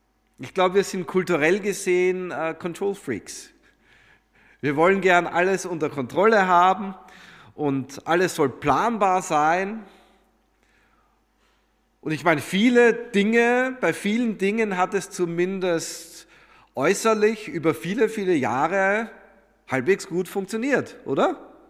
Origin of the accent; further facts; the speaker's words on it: Germany; Wir mögen es nicht. Wir sind Deutsche.